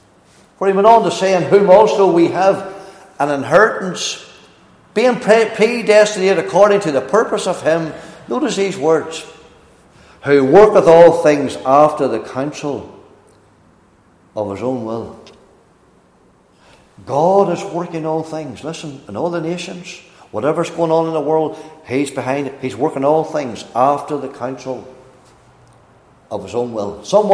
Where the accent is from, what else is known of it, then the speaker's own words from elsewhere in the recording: Northern Ireland, United Kingdom; Why is it you're from Australia and I'm from Northern Ireland?